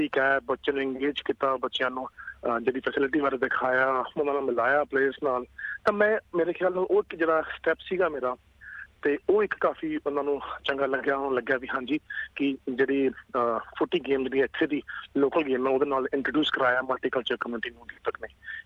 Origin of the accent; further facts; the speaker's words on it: Chandigarh, India; ਮੈਂ ਪਿੱਛੋਂ ਜੀ ਚੰਡੀਗੜ੍ਹ ਤੋਂ ਬਿਲੋਂਗ ਕਰਦਾ